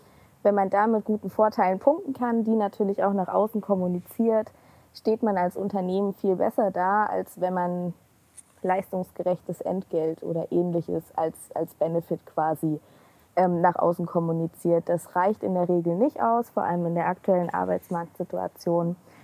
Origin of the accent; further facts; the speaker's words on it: Leipzig, Saxony, Germany; Ich komme auch aus Leipzig